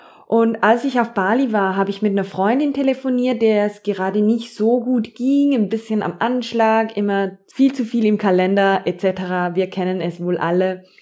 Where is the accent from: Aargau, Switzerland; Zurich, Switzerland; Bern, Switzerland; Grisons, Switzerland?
Zurich, Switzerland; ich bin 33-jährig und ich komme aus Zürich.